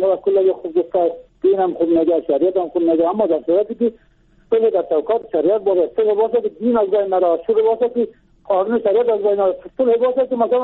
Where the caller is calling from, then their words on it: Bamyan, Afghanistan; از بامیان هستم.